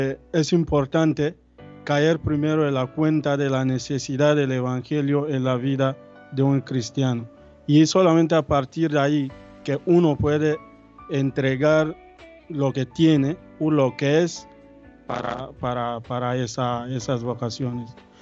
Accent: DR Congo; Soy de la República Democrática del Congo.

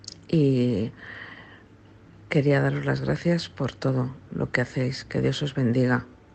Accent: Madrid, Community of Madrid, Spain; de Madrid.

